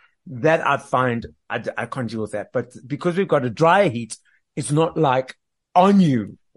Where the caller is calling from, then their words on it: Johannesburg, Gauteng, South Africa; I'm in Johannesburg. So we have a dry heat